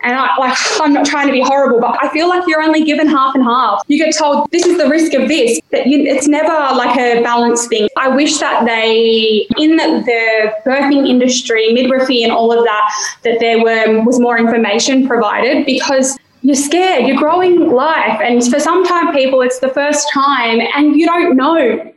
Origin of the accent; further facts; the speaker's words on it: New South Wales, Australia; So our family's from here, but I was born and raised in Western Sydney. In between that time frame, yeah, we moved up here on country and we've been here ever since.